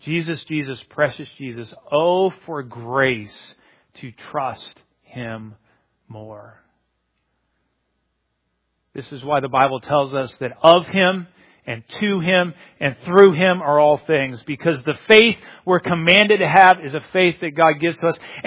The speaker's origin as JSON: {"language": "English", "region": "Ohio", "country": "United States", "said": "I'm from Ohio. That's like western PA."}